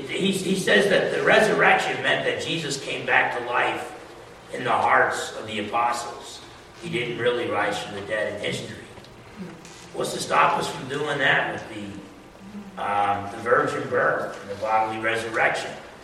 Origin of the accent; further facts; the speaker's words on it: New Jersey, United States; Now I'm from New Jersey, so a little bit pessimistic in this picture